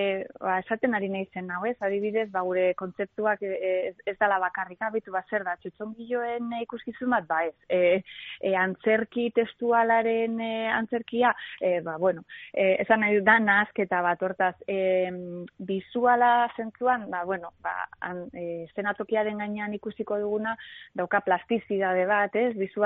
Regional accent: Basque Country, Spain; also born or lived in Barcelona; ni Gipuzkoakoa naiz, baina bueno, urte asko pasatu ditut kanpoan, bai Bartzelonan

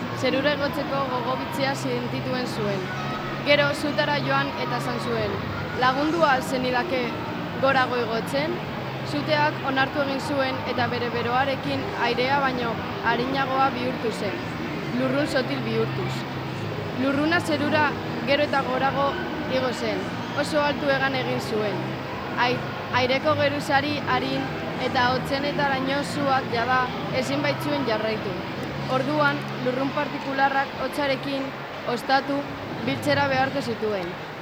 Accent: Barakaldo, Basque Country, Spain; Barakaldokoa.

